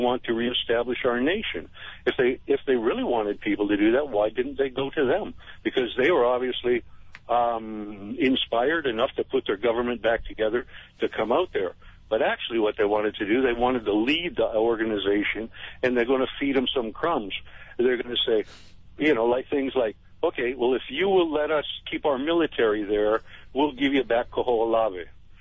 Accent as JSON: {"language": "English", "region": "Hawaii", "country": "United States", "said": "No, I'm not. I'm a Hawaiian national."}